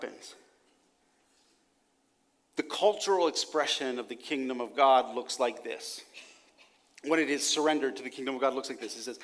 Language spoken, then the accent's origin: English; Pennsylvania, United States; moved away as an adult; also born or lived in Texas; now in Mexico City, Mexico; I grew up in Pennsylvania and in a very, like, sort of small world and had traveled a bit and moved around and, you know, lived in Texas for a while and then was back in Pennsylvania and then ended up in Mexico City with my wife.